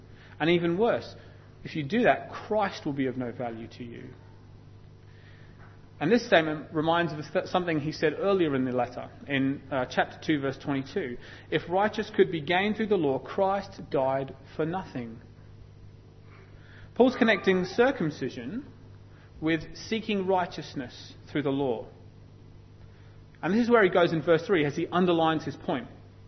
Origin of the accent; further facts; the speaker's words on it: United Kingdom; Now, even though I'm British, emotions are not a bad thing